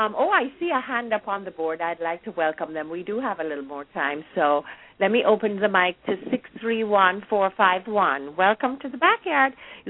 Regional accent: Kingston, Jamaica; So I was born and raised in Kingston, but a really country girl at heart.

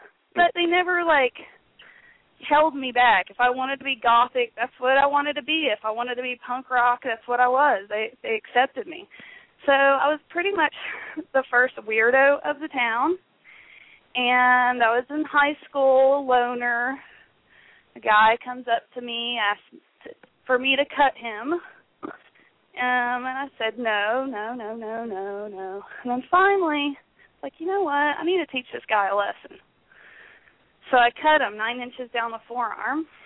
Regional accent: Griffin, Georgia, United States; also born or lived in Lithia Springs; Well, I was born in Georgia, Lithia Springs, to be exact, and, you know, grew up in a small town called Griffin, Georgia, in the middle of the Bible Belt

